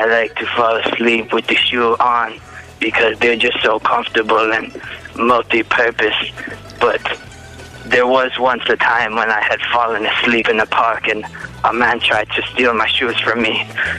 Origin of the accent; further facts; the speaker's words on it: Ireland; I am Irish myself, and homeland.